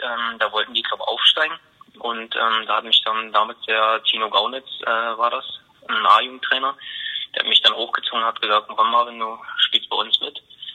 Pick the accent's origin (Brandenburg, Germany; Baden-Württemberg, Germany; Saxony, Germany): Saxony, Germany; Dresden; Und deswegen bin ich ein Dresdner Junge und bin auch stolz darauf